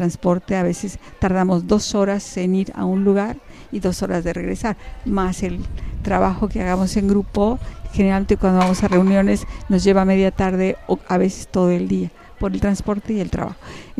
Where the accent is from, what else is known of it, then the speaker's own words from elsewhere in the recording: Mexico City, Mexico; En la ciudad, por ejemplo, yo soy de la Ciudad de México